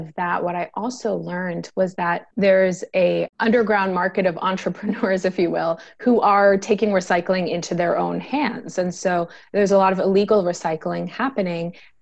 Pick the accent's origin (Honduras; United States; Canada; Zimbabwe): Zimbabwe; And it's also very nostalgic for me because I grew up in Zimbabwe and I remember having what seemed to me as a young kid as a large vegetable patch.